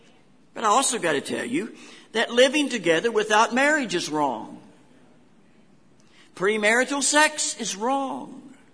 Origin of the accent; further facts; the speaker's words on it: Newton Falls, Ohio, United States; So the basic truths of the Church of God when I grew up in Newton Falls, Ohio under Lily McCutcheon was the unity of the church